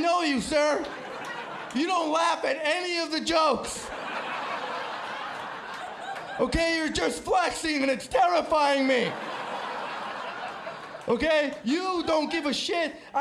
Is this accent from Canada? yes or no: yes; Alberta, Canada; also born or lived in El Salvador; I'm from El Salvador, yes! I'm from out there, right? But I grew up in Alberta